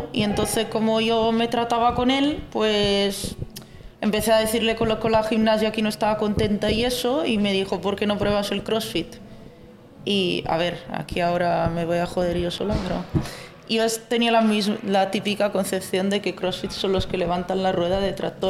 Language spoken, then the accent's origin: Spanish; Como, Lombardy, Italy